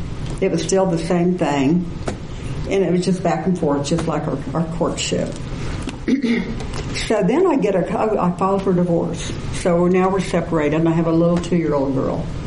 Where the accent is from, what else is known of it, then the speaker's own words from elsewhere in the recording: Wichita, Kansas, United States; born there; moved away as an adult; now in Oklahoma City, United States; He took a job in Oklahoma City. I was born in Wichita, so was he. We moved to Oklahoma City.